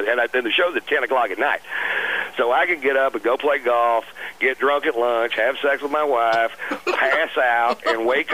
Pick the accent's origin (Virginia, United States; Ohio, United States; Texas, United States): Texas, United States; I mean, literally college hockey, and we're from Texas.